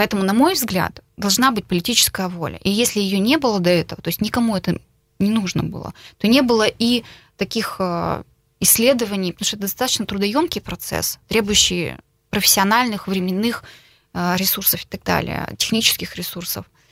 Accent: Kungur, Perm Krai, Russia; now in Perm, Russia; Я сама приехала из Кунгура. Приехала из Кунгура учиться, уже имея образование бухгалтера автотранспорта, с четким намерением получить высшее образование и вернуться в из Перми в Кунгур.

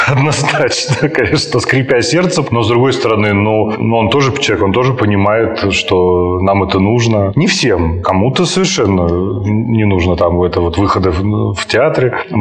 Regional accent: Moscow, Russia; now in Saint Petersburg, Russia; ну, я же сам москвич, и мне теперь добираться из Питера в Москву намного стало быстрее и проще.

